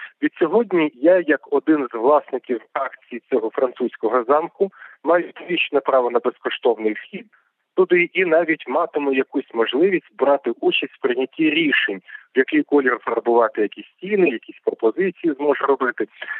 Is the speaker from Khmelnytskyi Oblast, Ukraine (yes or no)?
no; Kharkiv, Kharkiv Oblast, Ukraine; Оскільки я сам харків'янин, у мене харківський регіон мій рідний